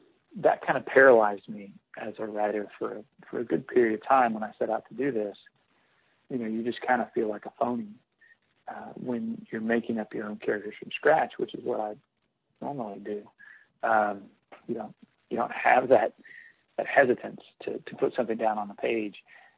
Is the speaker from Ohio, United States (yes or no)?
no; Arkansas, United States; I'm from Arkansas, which is the Delta, which is flat.